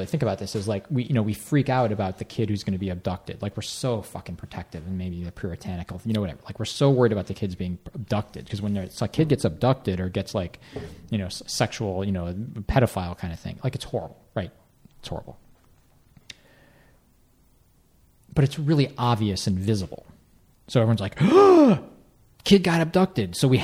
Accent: Chicago, Illinois, United States; I mean, I grew up in Chicago with that same freedom, right?

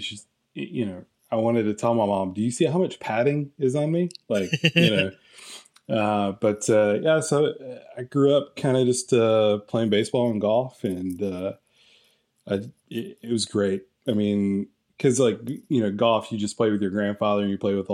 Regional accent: Blue Ridge, Georgia, United States; So I grew up in Blue Ridge, Georgia. McKaysville. So literally the movie Deliverance was filmed like 5-10 minutes away from my house.

